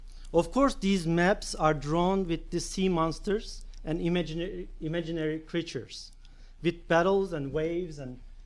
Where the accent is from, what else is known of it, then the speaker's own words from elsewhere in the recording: Turkey; English is a second language; I mean, I'm coming from Turkey, and Mediterranean Sea kind of haunts us as a sea that is as a historical territory.